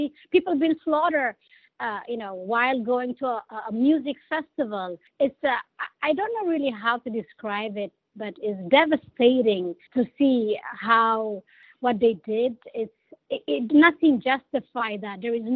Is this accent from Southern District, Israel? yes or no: yes; Southern District, Israel; also born or lived in Ethiopia; I originally from Ethiopia, but I grew up in Israel all of my life. Actually, some of the kibbutzes, Kibbutz Alumim in the south, I grew up there. I have family in Ashkelon, which been bombarded as well. So I am from a little bit of everywhere in Israel.